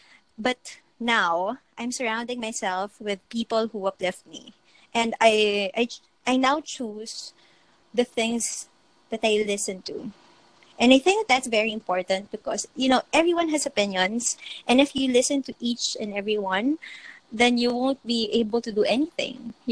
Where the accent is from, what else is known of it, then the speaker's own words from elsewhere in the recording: Philippines; she told me to not say where I came from, that I came from the Philippines, because she says that it's bad for business.